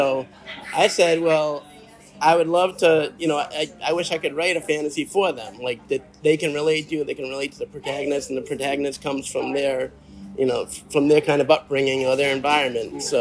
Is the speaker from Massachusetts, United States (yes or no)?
yes; Easton, Massachusetts, United States; I grew up in Easton, born and raised, and I currently live in Easton with my wife and my kids.